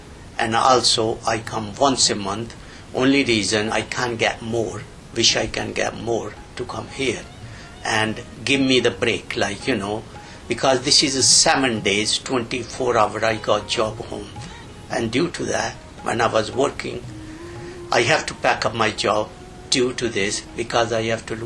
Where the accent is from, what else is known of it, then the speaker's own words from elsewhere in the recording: Bristol, South West England, United Kingdom; I'm from Bristol, South Gloucester.